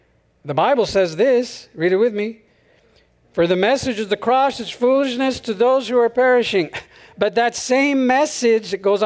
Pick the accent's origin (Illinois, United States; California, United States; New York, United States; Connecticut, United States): California, United States; Cypress; You know, I grew up in Cypress, California. Does anyone know where that is?